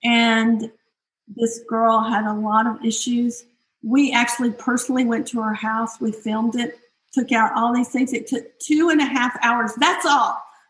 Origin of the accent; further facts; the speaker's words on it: Houston, Texas, United States; I grew up in Houston, Texas, and we were spraying all the time for roaches